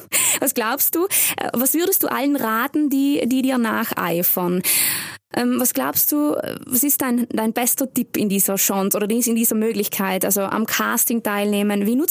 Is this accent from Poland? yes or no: no; Trentino-Alto Adige, Italy; Also wir sind auch so ein Mischmasch hier in Südtirol, so deutsch, italienisch, alle ein bisschen ländlich aufgewachsen.